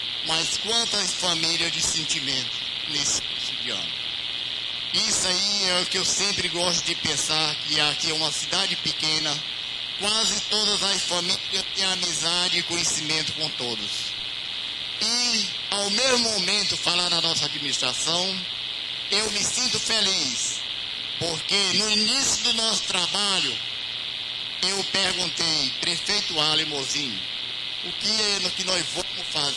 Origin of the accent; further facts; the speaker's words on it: Guadalupe, Piauí, Brazil; nosso querido município de Guadalupe, que eu tanto amo, onde nasci e fui criado na nossa querida terra.